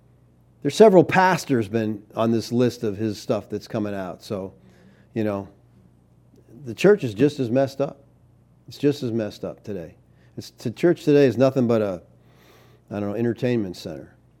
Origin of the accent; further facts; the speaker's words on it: United States; I'm an American, and as an American, I'm under the Constitution of the United States.